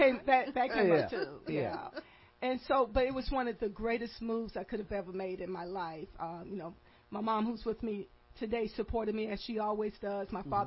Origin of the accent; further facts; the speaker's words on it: Tuskegee, Alabama, United States; I am originally born and raised in Tuskegee, Alabama